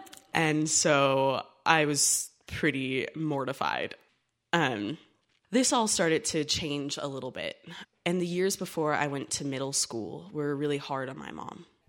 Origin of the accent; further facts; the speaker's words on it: Ohio, United States; when I was like a kid growing up in Ohio with my mom and my dad and my brother.